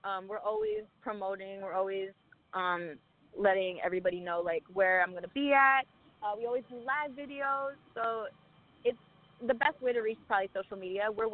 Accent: Ann Arbor, Michigan, United States; I don't know if I mentioned that, but I am from Ann Arbor, Michigan.

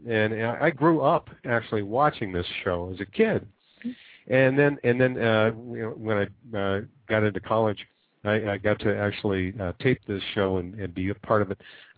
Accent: Phoenix, Arizona, United States; I grew up in Phoenix, Arizona, and they used to have a children's show that aired daily at on the local channel there.

